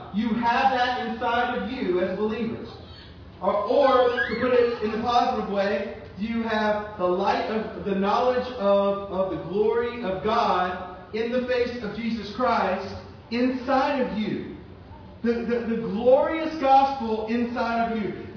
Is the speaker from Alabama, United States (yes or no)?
no; Louisiana, United States; now in New Johnsonville, United States; The reason why I moved 7.5 hours, 8 hours from my home state of Louisiana to live in New Johnsonville, Tennessee.